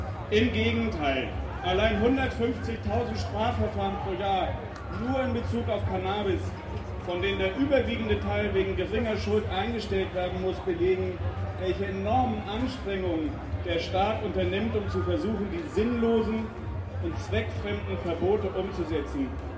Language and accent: German; Hamburg, Germany; ich komme aus Hamburg, vom Hamburger Hanfmove.